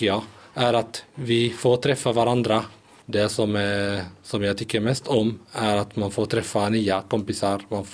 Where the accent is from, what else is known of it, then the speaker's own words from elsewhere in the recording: Syria; now in Sweden; Ursprungligen så kommer jag från Syrien, men jag har bott här i Sverige nu i 6 år.